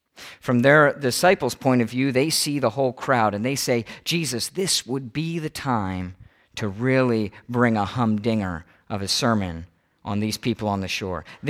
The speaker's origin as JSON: {"language": "English", "town": "Malvern", "region": "Pennsylvania", "country": "United States", "tie": "born or raised there", "said": "I come from my hometown is Malvern, Pennsylvania, and it is smaller and has less stoplights than the town I actually lived in."}